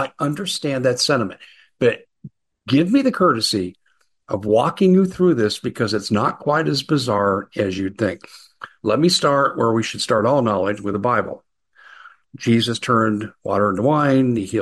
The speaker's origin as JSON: {"language": "English", "town": "Aurora", "region": "Colorado", "country": "United States", "tie": "born or raised there", "moved": "yes", "said": "This is why I moved away from Colorado. And I'm glad I'm away from Aurora, my hometown"}